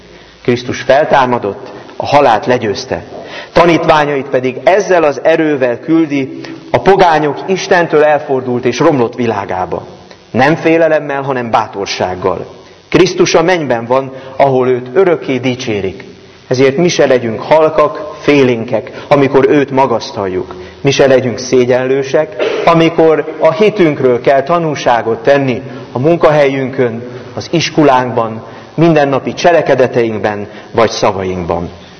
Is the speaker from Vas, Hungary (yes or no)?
no; Réde, Komárom-Esztergom, Hungary; én Rédéről származom, ez Dunántúlon